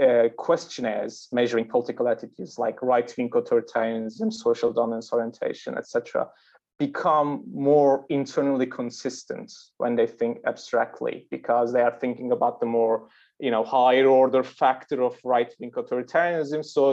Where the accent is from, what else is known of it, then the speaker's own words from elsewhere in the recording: Turkey; Okay, so I'm from Turkey, first of all.